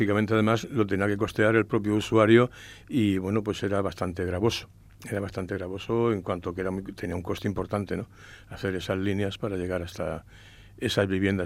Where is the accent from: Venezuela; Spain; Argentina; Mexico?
Spain; Cartagena, Region of Murcia; Bueno, yo soy de nacimiento, nací en Cartagena. Yo hice allí mis estudios de bachillerato